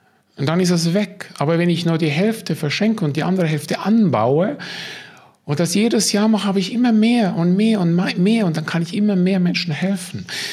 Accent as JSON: {"language": "German", "country": "Switzerland", "said": "ich bin Schweizer."}